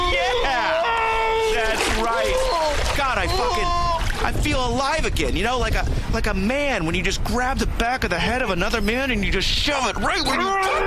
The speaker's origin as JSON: {"language": "English", "region": "Midwest", "country": "United States", "said": "I understand. I'm from the Midwest."}